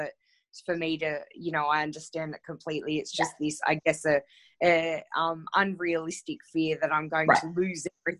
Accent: Australia; I'm the one from Australia.

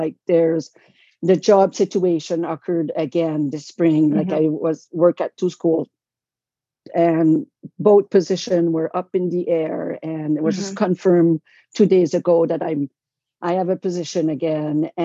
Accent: New Brunswick, Canada; I'm from Canada, New Brunswick, the Acadian Peninsula, which is a Francophone region.

